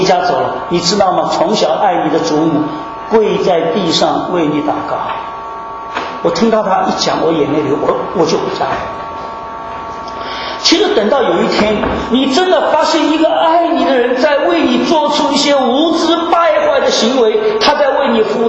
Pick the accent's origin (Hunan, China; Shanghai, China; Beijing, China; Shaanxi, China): Shanghai, China; 我也从上海来